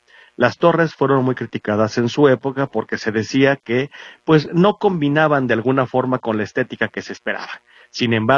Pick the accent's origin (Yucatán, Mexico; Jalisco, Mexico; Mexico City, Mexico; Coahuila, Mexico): Jalisco, Mexico; Guadalajara; una de las devociones que nos han acompañado a lo largo de nuestro memorial como jaliscienses, pero particularmente como tapatíos.